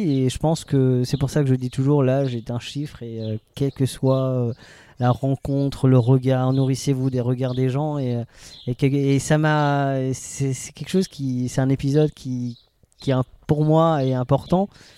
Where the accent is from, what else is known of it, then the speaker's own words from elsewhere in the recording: Grand Est, France; parce qu'on est alsacien